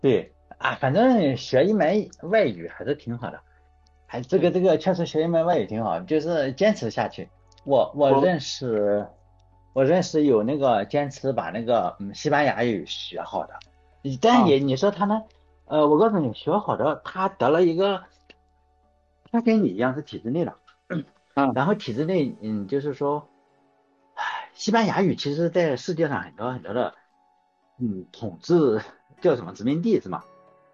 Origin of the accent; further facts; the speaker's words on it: China; Chinese is a second language; 尤其我们是中国人嘛，又不是母语